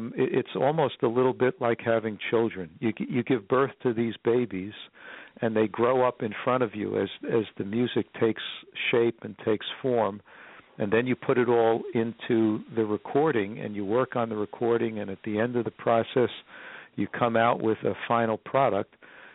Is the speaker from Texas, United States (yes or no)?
no; New York City, New York, United States; Well, I'm from New York City. If you haven't guessed that from my accent, let me just tell you that I was born and raised in New York. And New York is my home.